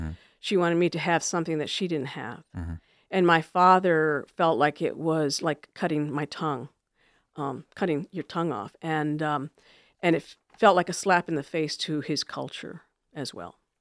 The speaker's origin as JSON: {"language": "English", "region": "Michigan", "country": "United States", "tie": "born or raised there", "also_born_or_lived": "San Antonio", "said": "Well, I was born in San Antonio, and we migrated north to Michigan when I was about 2, going on 3."}